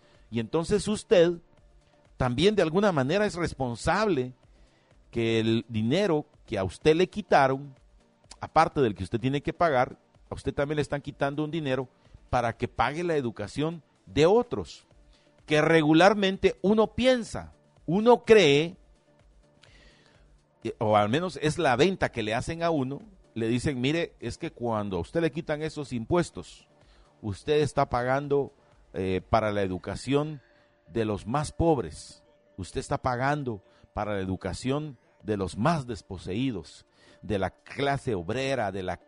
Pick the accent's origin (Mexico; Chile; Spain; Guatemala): Guatemala